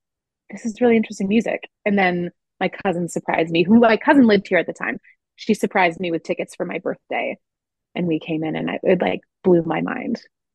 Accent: Connecticut, United States; But I grew up near Hartford, which is where the Bushnell is, which is a huge regional theater.

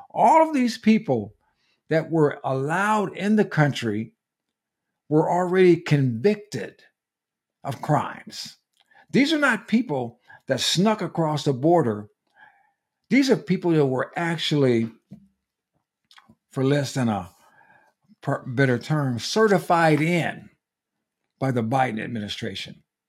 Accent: California, United States; moved away; You know, my former home, well, my home state, I no longer live there, California

